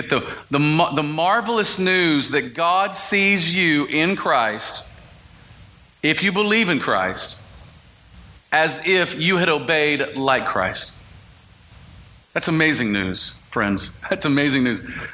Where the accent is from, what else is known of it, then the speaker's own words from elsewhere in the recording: Texas, United States; So when I grew up in Texas with my family, my parents, we ate out for almost every dinner.